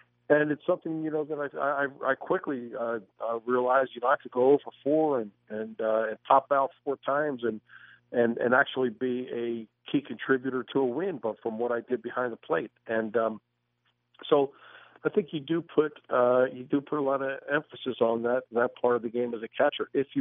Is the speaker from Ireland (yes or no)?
no; Philadelphia, Pennsylvania, United States; I think growing up in Philadelphia, it was a badge of honor to hang in there and make that play at the plate.